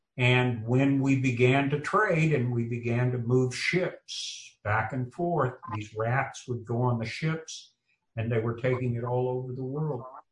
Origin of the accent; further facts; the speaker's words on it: United States; I'm an American, and so my view of the world is what has happened in my little corner of it in America.